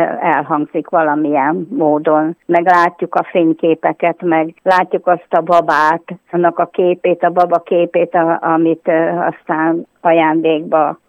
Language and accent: Hungarian; Nyíregyháza, Szabolcs-Szatmár-Bereg, Hungary; also born or lived in Veresegyház; vissza kellett jönnünk ide Nyíregyházára, ugyanis én itt is születtem, itt dolgoztam, tehát csak egy kitérő volt a veresegyházi életünk, egy 10 éves nagyon jó kitérő volt